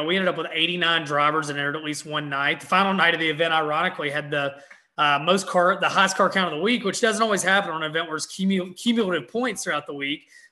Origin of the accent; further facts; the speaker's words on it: Memphis, Tennessee, United States; I grew up on sprint cars. I grew up in Memphis. I grew up watching, you know, Jeff and Sammy Swindell and Bobby Davis Jr.